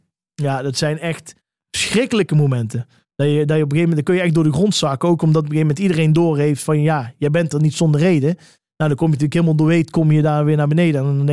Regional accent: Eindhoven, North Brabant, Netherlands; Ik kom uit Eindhoven

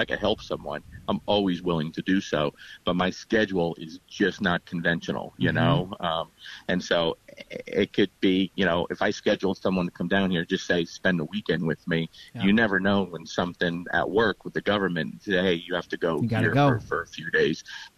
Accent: Lodi, New Jersey, United States; now in Nashville, United States; I'm just north of Nashville, so my client base is in Kentucky and mostly out of Nashville. And born and raised in Lodi, New Jersey.

